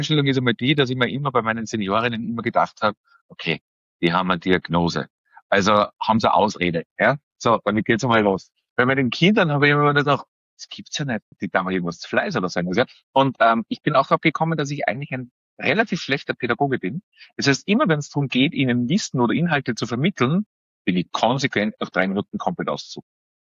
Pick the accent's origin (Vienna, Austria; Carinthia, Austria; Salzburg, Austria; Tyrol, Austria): Salzburg, Austria; born there; ich bin 44 Jahre alt, gebürtiger Salzburger. Ich erzähle immer ganz gern von mir am Anfang, dass ich wahrscheinlich einer der wenigen Erwachsenen in Österreich bin, die in einem Pflegeheim, nämlich in einem Seniorenpflegeheim groß geworden sind.